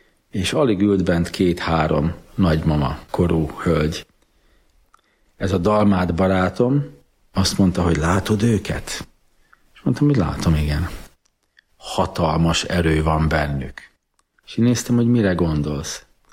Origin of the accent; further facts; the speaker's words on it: Subotica, Vojvodina, Serbia; Szabadkán születtem és nőttem fel.